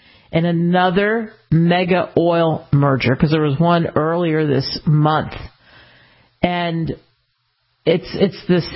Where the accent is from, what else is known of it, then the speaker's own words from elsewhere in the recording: New Jersey, United States; I know all about it growing up in New Jersey.